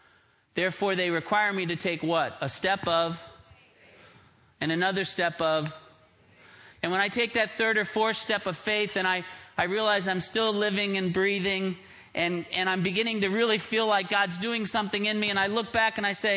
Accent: Tampa, Florida, United States; moved away as an adult; now in Chicago, United States; I grew up in Florida, in Tampa, and it's always nice when you live in Chicago and to come to Florida in February.

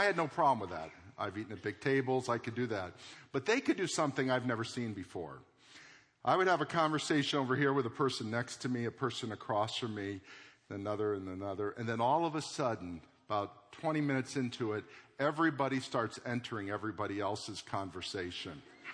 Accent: Florida, United States; I didn't know where I came from except America. I'm from Florida. That's all I know.

